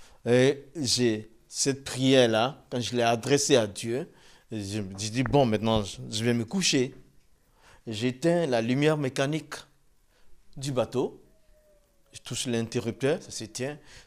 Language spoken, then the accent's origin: French; Côte d’Ivoire; first language Dioula; French is a second language; parce que chez nous, en Côte d'Ivoire, on n'est pas arabophone.